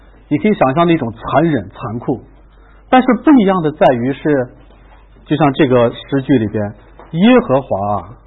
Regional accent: China; 我发现我们中国人的伟大的文学作品跟西方相比，有一个方面是毫不逊色的

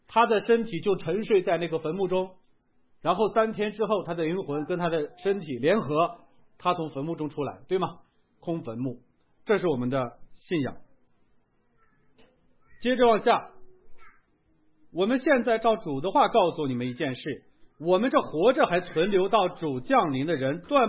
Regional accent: Northeast China, China; accent: Northeastern Mandarin; 我们用咱们东北话更好理解

